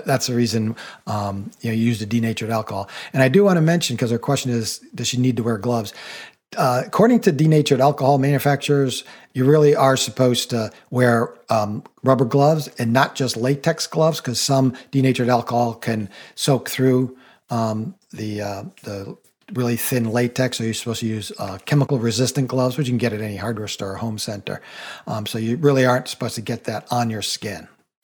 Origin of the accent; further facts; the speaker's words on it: New England, United States; also born or lived in Coconut Grove, Florida; I'd never seen terrazzo in my life growing up in New England, and I moved to Coconut Grove, Florida many years ago